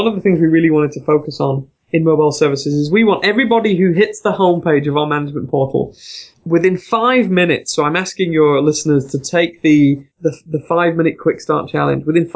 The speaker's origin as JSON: {"language": "English", "country": "United Kingdom", "said": "As a Brit"}